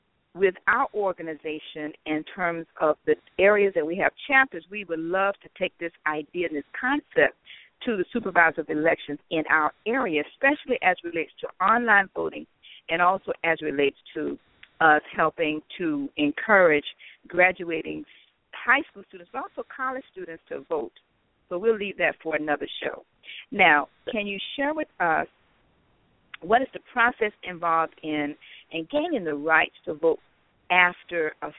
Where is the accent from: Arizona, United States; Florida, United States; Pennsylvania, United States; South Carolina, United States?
Florida, United States; And although I'm from Dade County, I am I'm making myself a part of that county.